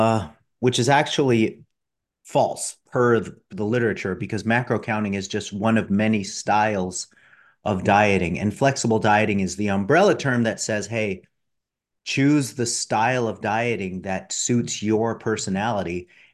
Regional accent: California, United States; accent: Californian; Yeah, that's right. That's where I get my accent from.

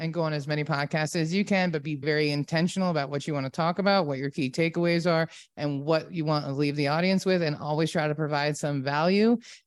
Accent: Virginia, United States; I grew up in Virginia, nowhere near any surfing.

